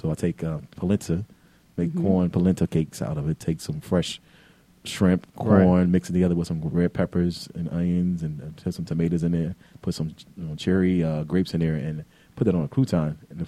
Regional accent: Philadelphia, Pennsylvania, United States; I'm from Philadelphia, of course, my hometown.

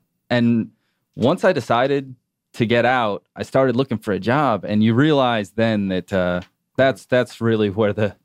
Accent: Florida, United States; So I'm from Florida. I want to stay in the south.

